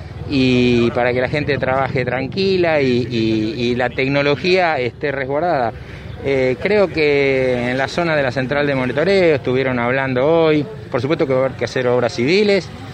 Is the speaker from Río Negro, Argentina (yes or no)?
no; Venado Tuerto, Santa Fe, Argentina; Yo soy de Venado Tuerto